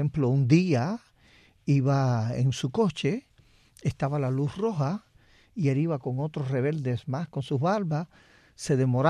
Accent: Pilotos, Pinar del Río, Cuba; born there; Bueno, yo nací en Pilotos, Pinar del Río, uh-huh, un pueblito de campo.

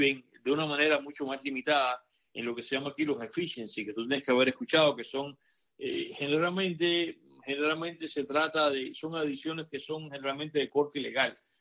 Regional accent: Cuba; now in United States; Yo hasta que me fui de Cuba en el año 92, todavía en Cuba sabía que existía y había alguno por aquí, alguno por allá, pero francamente el hornillo de microwave no existía. Y aquí, cuando llegué a Estados Unidos

